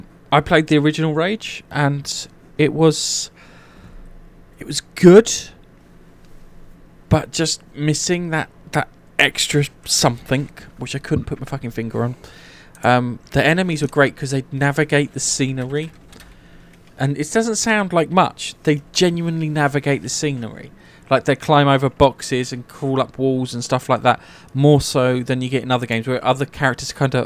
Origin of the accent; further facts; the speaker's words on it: England, United Kingdom; You say tomato, I say tomato, because we're both English.